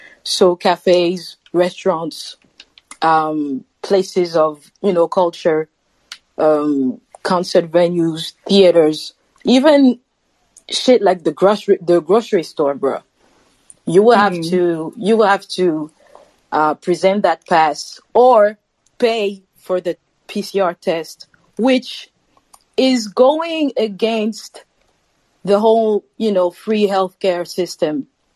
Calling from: Paris, Île-de-France, France; Paris, France. Another Frenchie here.

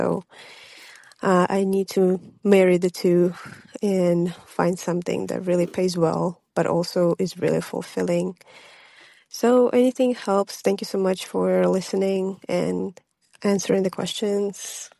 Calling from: Kent, Washington, United States; I'm recording from Kent, Washington, so close to Seattle.

